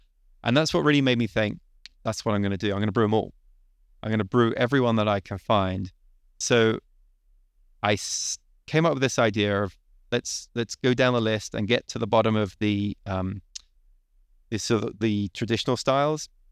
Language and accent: English; United Kingdom; moved away; I'm originally from Britain, and there's a lot of British beers that I'm not able to get over here.